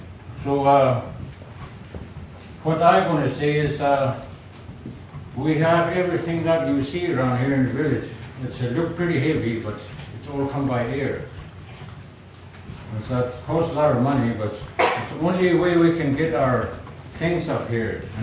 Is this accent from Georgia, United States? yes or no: no; Arizona, United States; And, I was born here in Arizona, born and raised here.